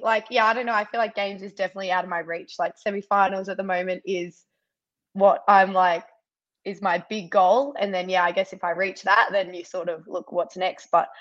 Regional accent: Victoria, Australia; now in Melbourne, Australia; Born and raised in like Melbourne, Australia. Well, like I was raised in like regional Victoria. So in the country.

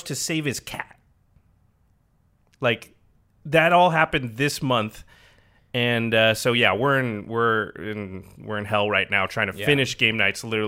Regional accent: Portland, Oregon, United States; I grew up in Portland, and Trailblazers fans hate the Lakers. Like, we're born and raised that way.

